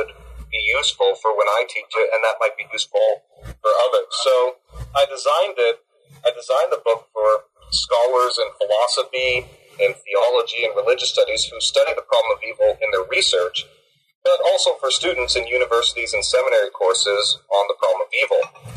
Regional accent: Barrie, Ontario, Canada; because I'm Canadian from Barrie, Ontario.

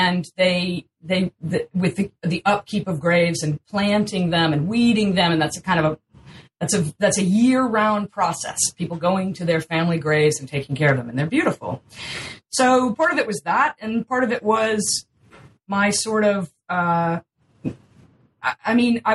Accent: North Carolina, United States; No, but I'm from North Carolina.

